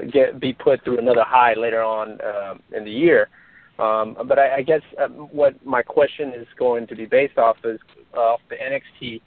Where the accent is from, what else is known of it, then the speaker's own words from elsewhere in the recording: Los Angeles, California, United States; I'm from Los Angeles.